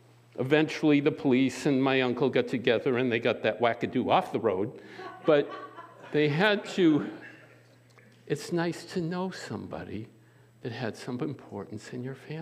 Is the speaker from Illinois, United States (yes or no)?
no; Framingham, Massachusetts, United States; born there; I'm a New Englander. You know, I was born in Framingham.